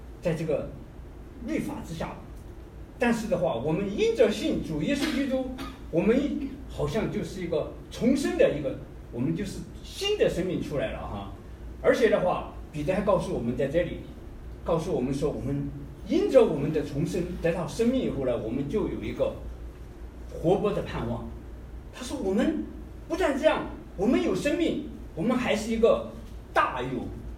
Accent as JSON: {"language": "Chinese", "country": "China", "said": "就像我们中国人哈，我们到了哪里，我们都喜欢有个中国城"}